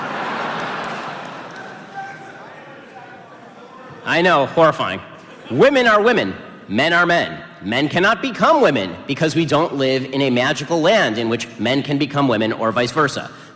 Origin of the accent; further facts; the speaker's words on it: United States; This is why in the United States, which I'm an American, so I get to say it, I believe is a superior country to your own.